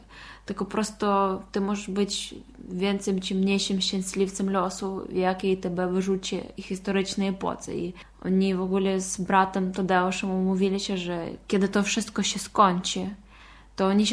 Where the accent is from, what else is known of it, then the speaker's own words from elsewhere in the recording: Ukraine; Polish is a second language; Teraz ja jako Ukrainka i też moje najbliższe przyjaciele